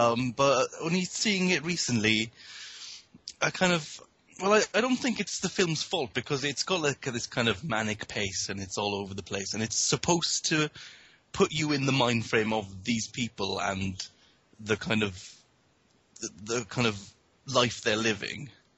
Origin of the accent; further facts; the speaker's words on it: Wales, United Kingdom; I think I like it more because I'm Welsh and can relate to it a bit more.